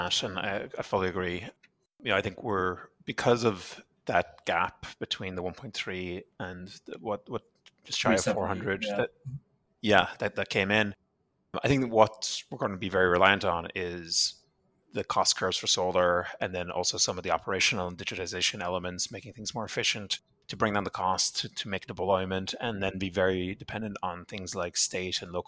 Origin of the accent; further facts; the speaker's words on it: Ireland; being Irish and from Ireland, I think, you know, calling it the IRA for the next decade is a bridge too far for me.